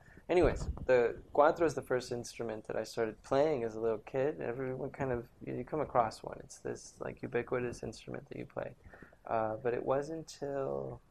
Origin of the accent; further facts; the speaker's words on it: Caracas, Capital District, Venezuela; I grew up in Venezuela, in Caracas, Venezuela